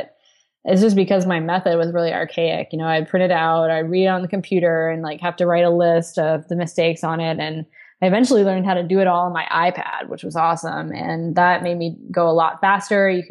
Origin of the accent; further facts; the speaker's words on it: Orlando, Florida, United States; So I grew up in Orlando. I was kind of just a nerd. I went to school in Orlando, stayed in college for college.